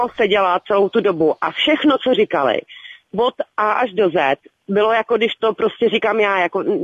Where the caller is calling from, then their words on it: Mělník, Central Bohemian Region, Czechia; volám z Mělníka